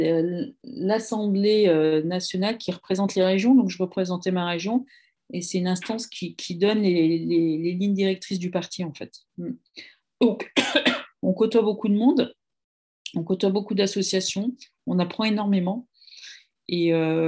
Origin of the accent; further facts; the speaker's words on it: Annecy, Auvergne-Rhône-Alpes, France; now in Nantes, France; Alors moi, je suis d'origine d'Annecy. Annecy, c'est une ville en Haute-Savoie qui est magnifique, avec un lac magnifique et on la surnomme la Venise des Alpes. Je suis arrivée à Nantes parce que je travaillais à Genève